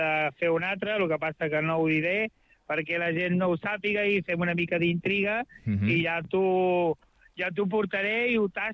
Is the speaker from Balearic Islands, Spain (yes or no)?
no; Catalonia, Spain; Som gent de l'Empordà